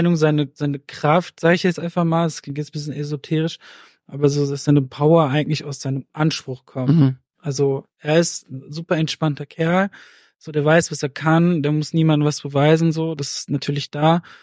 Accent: Bochum, North Rhine-Westphalia, Germany; bin hier geboren und aufgewachsen in Bochum und habe in Dortmund studiert.

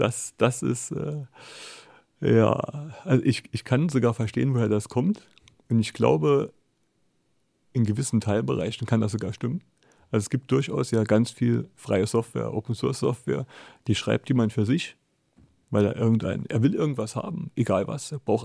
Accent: Hof, Saarland, Germany; also born or lived in St. Wendel / Saarbrücken; ich bin eigentlich aus dem Nordsaarland, aus dem kleinen Ort Hof, hat 1000 Einwohner, mal ein bisschen mehr, ich glaube mittlerweile einige weniger und war dann so in St. Wendel, das ist schon ein bisschen größer auf dem Gymnasium

